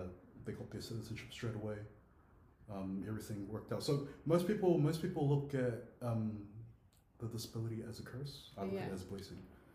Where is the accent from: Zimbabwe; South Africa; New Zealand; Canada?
New Zealand; Auckland; I'm 26 years old. I'm from South Auckland, beautiful South Auckland.